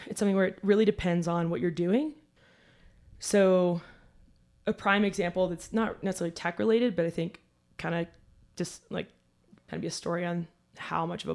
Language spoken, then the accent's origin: English; the South, United States; now in Boulder, United States; growing up in the South, sometimes there's this mentality or kind of arrogance that comes off from people of like them being holier than thou. And I remember when I moved to Boulder